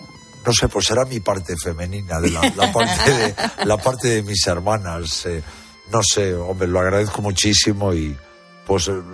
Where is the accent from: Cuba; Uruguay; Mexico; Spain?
Spain; Santiago de Compostela, Galicia; yo recuerdo la pandemia de heroína que había en mi pueblo, en Santiago de Compostela